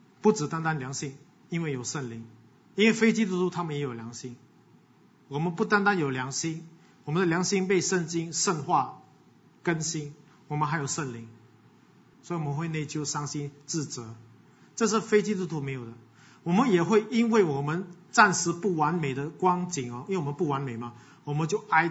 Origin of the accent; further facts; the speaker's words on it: Singapore; 我们新加坡人要跑 2.4 公里